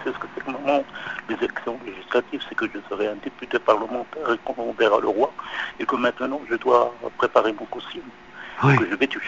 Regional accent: Morocco; Voilà, moi, je suis un Marocain.

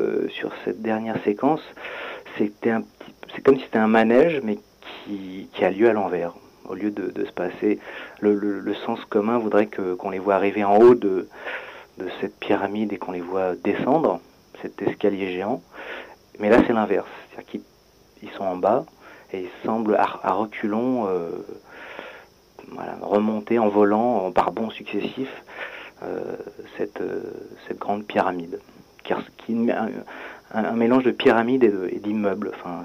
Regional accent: France; je suis français donc je peux comprendre

